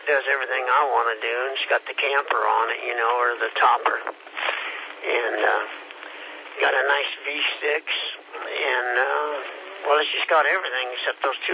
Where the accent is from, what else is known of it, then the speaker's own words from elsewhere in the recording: Kansas, United States; I said, I'm from Kansas. I'm used to that straw.